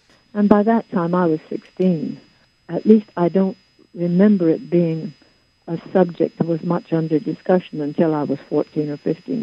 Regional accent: Washington, District of Columbia, United States; I grew up in and around Washington, D.C.

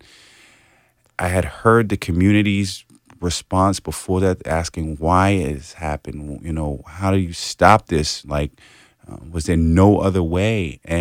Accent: New York City, New York, United States; I grew up in New York City. I've seen a lot and dealt with a lot of social issues, especially regarding police and the community.

